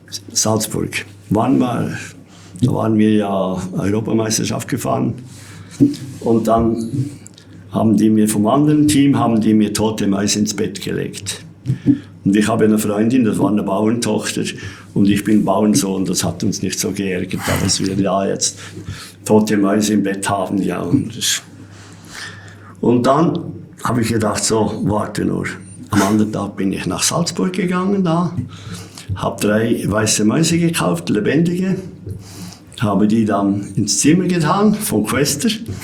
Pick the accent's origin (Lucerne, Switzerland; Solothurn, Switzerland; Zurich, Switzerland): Lucerne, Switzerland; born there; Ich bin ja im Entlebuch geboren, da haben wir ja keinen See, ich konnte ja nicht schwimmen.